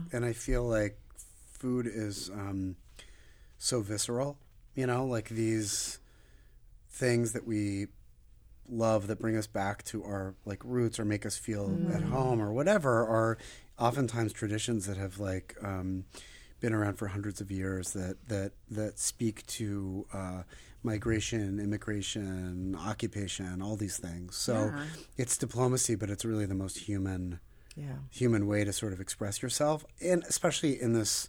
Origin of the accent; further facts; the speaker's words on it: United States; also born or lived in Israel; I was born there. I grew up in the States. We moved back there. I left there. I was in love with it. I felt, and to this day, I mean, Philly is my home.